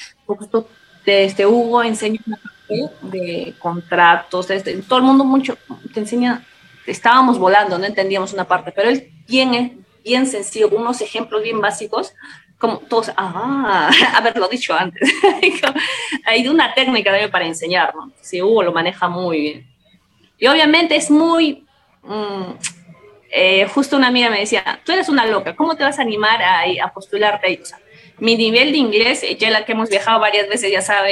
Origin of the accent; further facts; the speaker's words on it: Peru; moved away; Que yo salí de Perú pensando norte, centro, sur, ¿no?